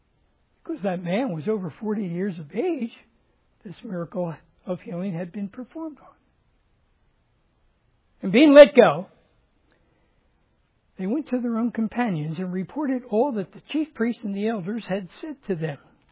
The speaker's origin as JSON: {"language": "English", "country": "United States", "said": "doing of myself to be born white, male, American. Italian descent. Just throw that in there. But I'm an American."}